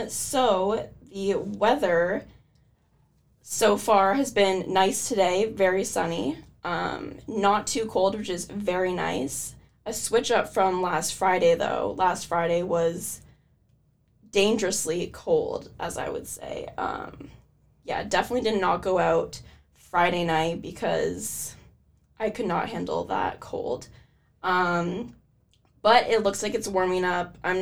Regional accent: Ottawa, Ontario, Canada; I am from Ottawa, so I do have to take a 6-hour train ride back home

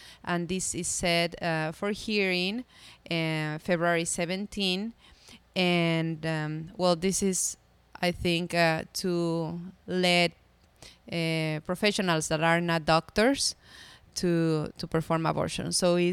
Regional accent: Ecuador; now in United States; and I'm from Ecuador, but I moved to Hawaii.

